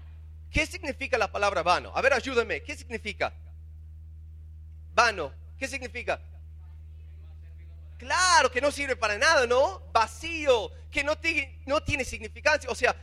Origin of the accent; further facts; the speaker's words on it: United States; No sé acá, pero yo soy de Estados Unidos